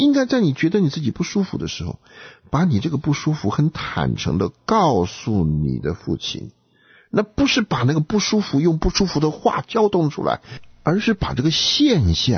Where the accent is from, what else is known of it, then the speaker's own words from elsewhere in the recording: China; 所谓和睦的话，又不是像我们中国人所想那种讲好话，